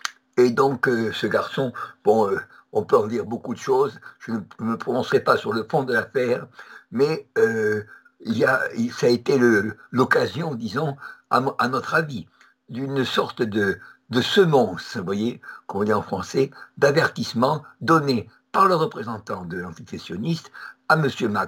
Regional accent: Toulouse, Occitanie, France; Et à Toulouse, qui est ma ville natale

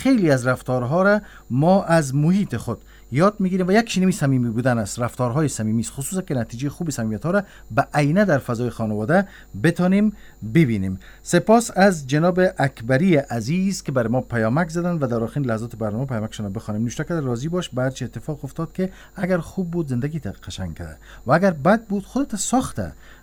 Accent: Iran; به عنوان یک ایرانی بر شما و مردم افغانستان سلامتی و آرامش آرزو میکنیم

